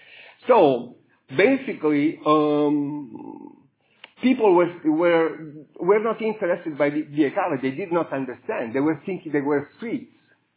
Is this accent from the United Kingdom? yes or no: no; Catania, Sicily, Italy; English is a second language; I come from Catania. My last place is Catania.